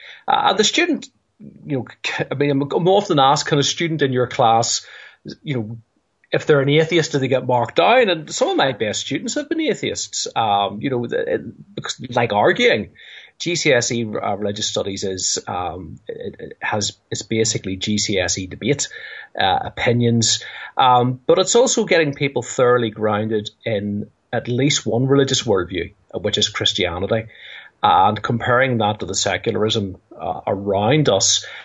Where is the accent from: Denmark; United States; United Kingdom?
United Kingdom; Armagh, Northern Ireland; Well, I'm from Armagh, which seems to be in a time zone all of its own, really.